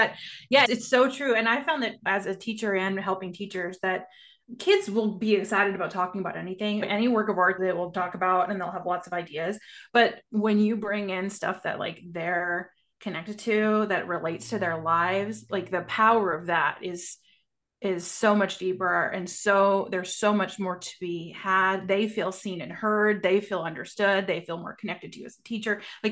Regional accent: Amarillo, Texas, United States; now in Dallas, United States; So I grew up in Amarillo, Texas, in the Panhandle. I live outside of Dallas now.

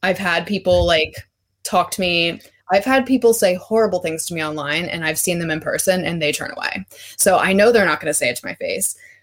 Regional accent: Baltimore, Maryland, United States; and I am from Baltimore, so I I'm a Ravens fan.

